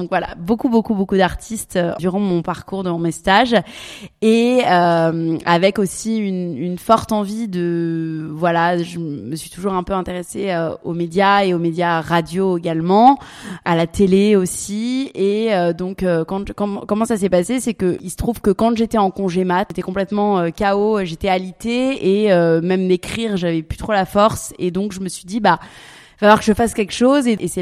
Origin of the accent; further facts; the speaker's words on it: Paris, Île-de-France, France; now in Dubai, United Arab Emirates; je suis parisienne d'origine et expatriée pour la 3e fois. En ce moment, je vis à Dubaï.